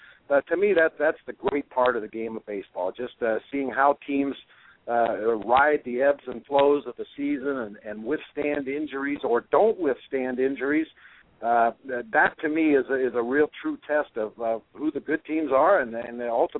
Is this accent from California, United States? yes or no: no; Ohio, United States; I was born and raised in Ohio, so I grew up a Cleveland Indians fan back in the mid-60s